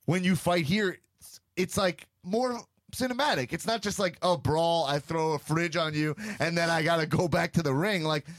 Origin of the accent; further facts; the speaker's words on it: New York, United States; I grew up in Long Island. Yeah. Nassau Coliseum is where I saw my first WWE event.